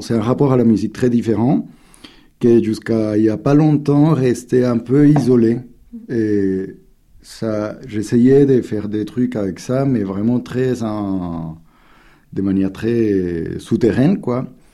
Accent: Cali, Valle del Cauca, Colombia; que j'ai hérité un peu dans mon enfance à Cali

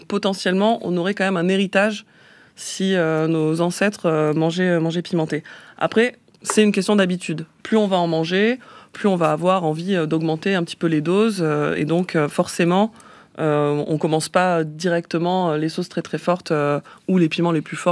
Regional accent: Perpignan, Occitanie, France; je suis originaire de Perpignan, et j'ai un souvenir de vacances à la plage

